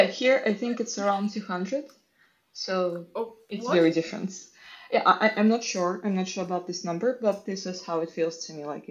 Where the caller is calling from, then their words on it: Toronto, Ontario, Canada; I'm joining you from suburbs of Toronto. So this is Canada, so I'm in Ontario province.